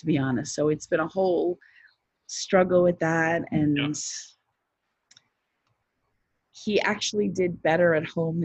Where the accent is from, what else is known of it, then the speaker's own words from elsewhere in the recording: New York, United States; I mean, I grew up in Long Island.